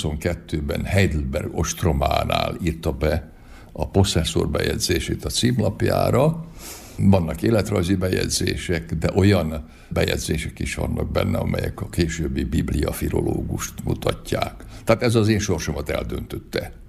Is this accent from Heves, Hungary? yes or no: no; Hódmezővásárhely, Csongrád-Csanád, Hungary; Hódmezővásárhelyen születtem, ott is jártam gimnáziumba, utána a Szegedi Egyetemen végeztem